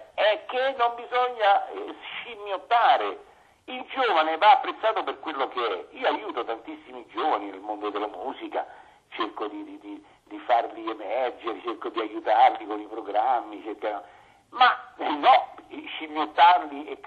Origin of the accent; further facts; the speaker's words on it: Rome, Lazio, Italy; born there; noi siamo nati a Fontana di Trevi a Roma